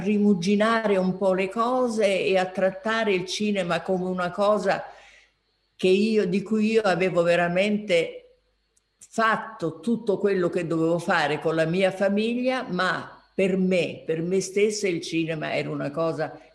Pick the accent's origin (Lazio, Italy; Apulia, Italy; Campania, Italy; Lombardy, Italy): Campania, Italy; Naples; Io sono una napoletana al 1000% e questo non lo dimenticherò mai.